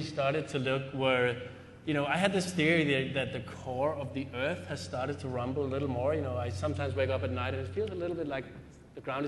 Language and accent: English; Denmark; Just because we're from Denmark, both Julie